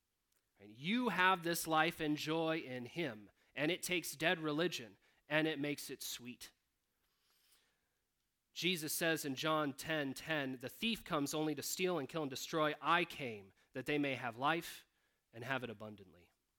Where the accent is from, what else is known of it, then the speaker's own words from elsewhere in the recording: Michigan, United States; And so I grew up in Michigan in the Midwest. We have a little bit more farming going on than there is up here. A few less hills and rocks, I think.